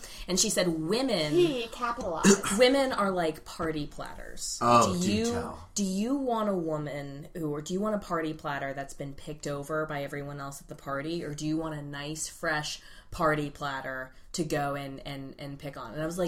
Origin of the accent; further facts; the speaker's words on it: Raleigh, North Carolina, United States; also born or lived in Europe; Raleigh, North Carolina.